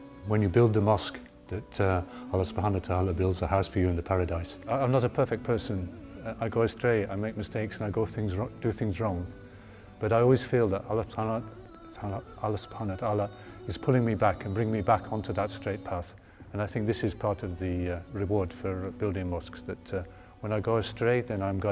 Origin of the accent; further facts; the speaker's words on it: Birmingham, West Midlands, United Kingdom; born there; I've been a Muslim for just over 30 years. I'm 57 years of age. I was born in Birmingham in the UK. I live and work still in Birmingham.